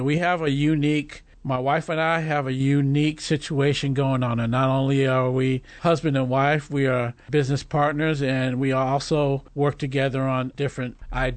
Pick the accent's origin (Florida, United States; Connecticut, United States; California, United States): Connecticut, United States; I grew up Catholic. I grew up in Connecticut, where I was first exposed to the God family through the Awanas.